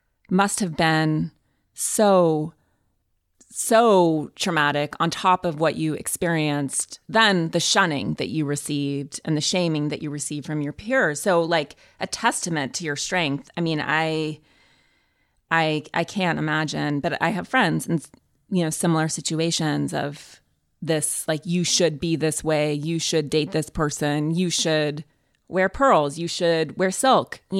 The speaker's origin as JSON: {"language": "English", "region": "Montana", "country": "United States", "tie": "born or raised there", "said": "But you think about, you know, as I came from Montana, my parent, like boarding school is such a totally foreign concept."}